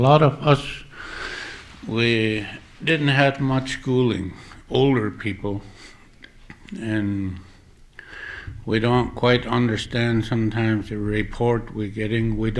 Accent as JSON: {"language": "English", "town": "Chitina", "region": "Alaska", "country": "United States", "said": "I'm from Chitna."}